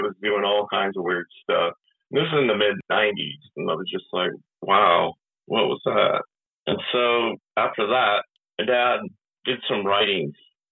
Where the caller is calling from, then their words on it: Willits, California, United States; Yes, sir. I'm calling from Willits, California. It's in Northern California. It's a small town, probably about 10,000 people.